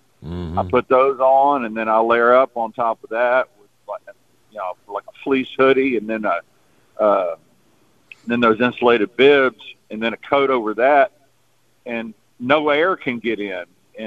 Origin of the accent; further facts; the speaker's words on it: Texas, United States; So, yeah, I'm from Texas.